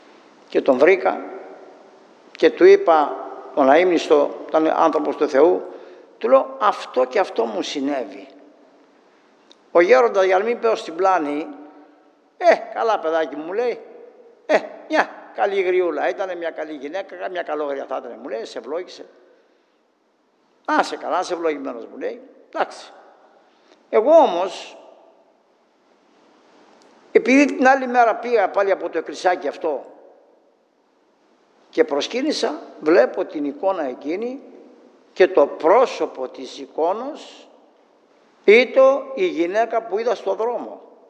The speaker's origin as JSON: {"language": "Greek", "town": "Chios", "region": "North Aegean", "country": "Greece", "said": "μιας και είμαι χιώτης"}